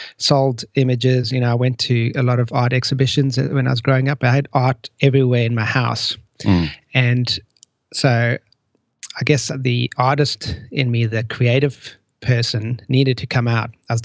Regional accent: South Africa; moved away as an adult; also born or lived in United States; So I grew up in South Africa, and in my 20s, I left and traveled a little bit and ended up back there.

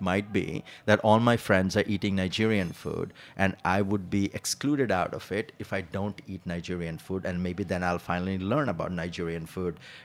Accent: eastern India, India; Because I come from Eastern India, which is a rice and fish culture

